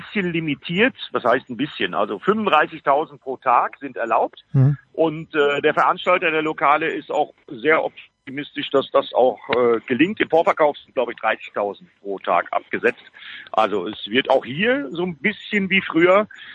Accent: Bremen, Germany; Ist ja für mich als Bremer auch ein Heimspiel

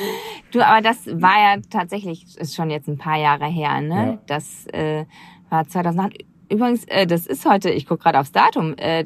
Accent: Niederkassel, North Rhine-Westphalia, Germany; Ich komme aus dem Rheinland, aus dem schönen Niederkassel.

